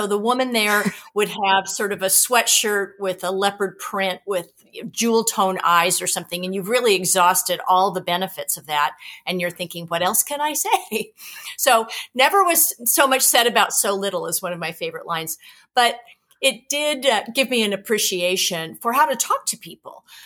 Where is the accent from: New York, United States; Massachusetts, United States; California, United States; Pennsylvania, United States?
California, United States; Los Angeles; I'm from Los Angeles.